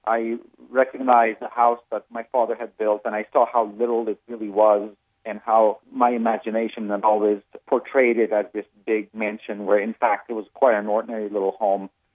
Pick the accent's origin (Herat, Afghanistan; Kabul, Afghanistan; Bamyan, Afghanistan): Kabul, Afghanistan; moved away; I went and searched for the home where I was raised in Kabul, the home that my father had built.